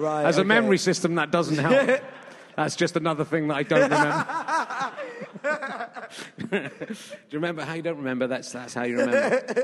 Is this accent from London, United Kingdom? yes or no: no; Yorkshire and the Humber, United Kingdom; born there; There isn't any. I was born in Yorkshire, so that's